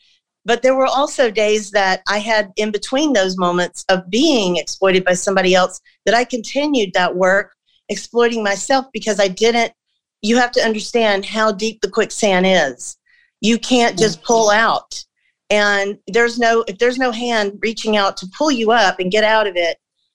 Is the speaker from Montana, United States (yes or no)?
no; Georgia, United States; moved away as an adult; now in California, United States; So I came to California when I was about 18, going on 19, when I came out here. I'm from Georgia.